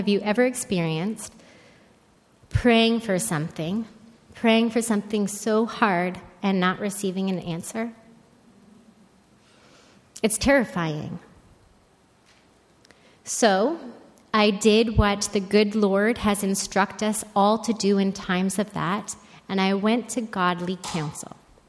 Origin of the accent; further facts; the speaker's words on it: Pancor, Ontario, Canada; also born or lived in Chatham; I was born in Chatham, Ontario, and brought up in a little farming community called Pancor.